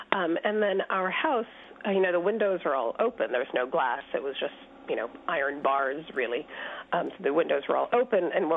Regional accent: India; moved away; When I was growing up in India, living in India in the mid-80s

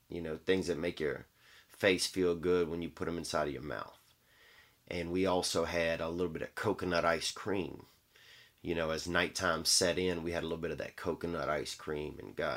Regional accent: the South, United States; I'm from the South and I'm, you know, and I'm just fucking at least partly friendly.

